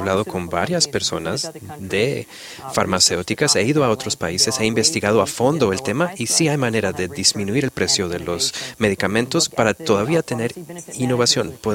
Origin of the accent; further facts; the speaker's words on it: Texas, United States; Yo originalmente soy de Texas